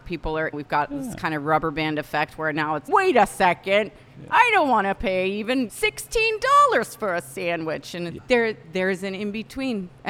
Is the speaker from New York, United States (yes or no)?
no; Fresno, California, United States; moved away; I say underrated because I grew up in Fresno. It was my jam. I left for 23 years, and I missed the corn meal on the bottom of the pizza.